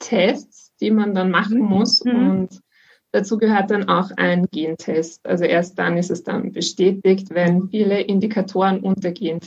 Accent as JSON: {"language": "German", "region": "Vienna", "country": "Austria", "said": "Ich komme aus Wien und bin 26 Jahre alt."}